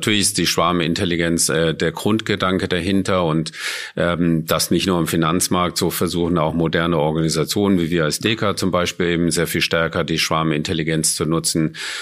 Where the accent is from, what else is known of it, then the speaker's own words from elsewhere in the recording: Germany; das sind eigentlich Dinge, wo wir mit groß geworden sind in Deutschland